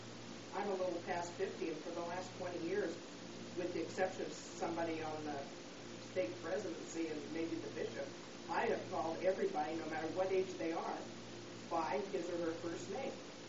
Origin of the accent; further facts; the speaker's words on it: San Francisco, California, United States; Well, I was going to say, I grew up in San Francisco, and my dad wasn't a member, and my mother, you know, never went.